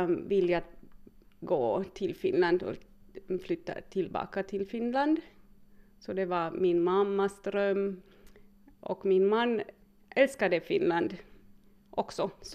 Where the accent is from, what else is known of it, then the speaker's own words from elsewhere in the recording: Germany; first language Finnish; Swedish is a second language; mamma är från Rahe och min pappa är från Tyskland. Så jag växte upp i Tyskland, men min modersmål är finska. Jag har en tvillingssyster, så vi talade en tysk-finsk blandspråk.